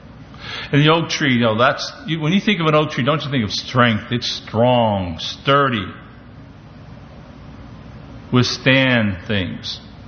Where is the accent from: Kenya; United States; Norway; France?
United States; Pennsylvania; as I grew up in the Pocono Mountain area of Pennsylvania for many years, we had an orchard nearby that was about 800 acres